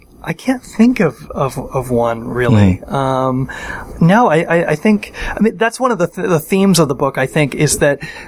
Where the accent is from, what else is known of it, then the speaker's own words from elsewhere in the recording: Seattle, Washington, United States; now in New York, United States; Yeah, I grew up in Seattle.